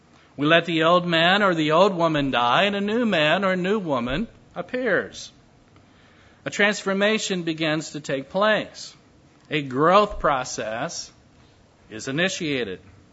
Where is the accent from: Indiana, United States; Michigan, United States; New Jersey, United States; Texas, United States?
Indiana, United States; I come from Indiana, and we're pretty much opposed to Kentucky basketball.